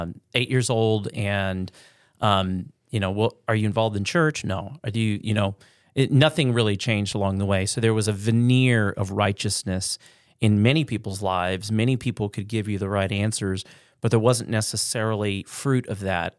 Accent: the South, United States; I grew up in the South.

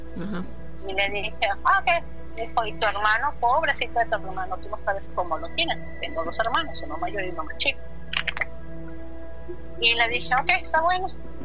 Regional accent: Torreón, Coahuila, Mexico; now in San Antonio, United States; somos de Torreón, Coahuila, México.

